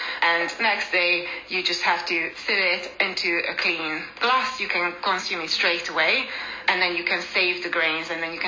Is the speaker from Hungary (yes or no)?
yes; Hungary; I grew up in Hungary, and I remember my mum buying this kefir